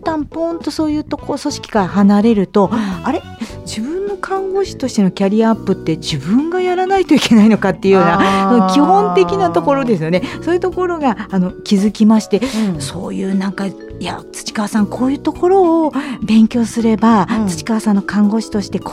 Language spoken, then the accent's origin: Japanese; Osaka, Japan; moved away as an adult; now in Aichi, Japan; あともう一つは私も出身が大阪で、結婚して初めて愛知県に来たんですけども